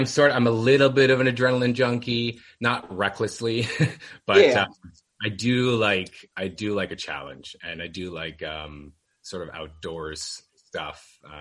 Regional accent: Canada; I had a fairly typical happy sort of young childhood. I come from a pretty large Italian family.

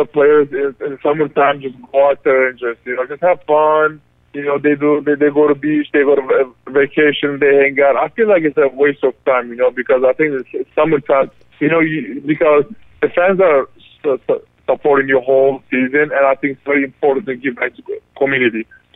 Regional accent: Turkey; now in United States; And I'm becoming American. The Turkish government revoked my passport, but I'm becoming an American citizen in 2021.

